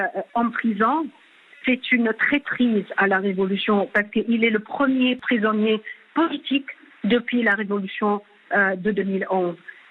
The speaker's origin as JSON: {"language": "French", "country": "Tunisia", "said": "Moi, je suis tunisienne."}